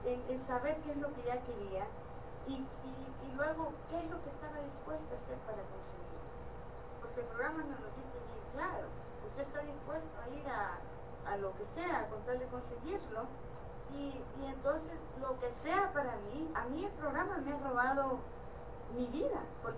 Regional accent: El Salvador; accent: Salvadoran; cuál es mi acento, mi manera de hablar. Antes gritaba, o sea, he mejorado. Ahora ando medio perdida que no sé ya ni si hablar como salvadoreña

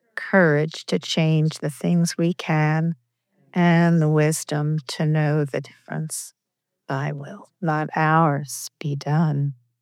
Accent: Oakland, California, United States; I'm a compulsive eater. I'm from Oakland, California.

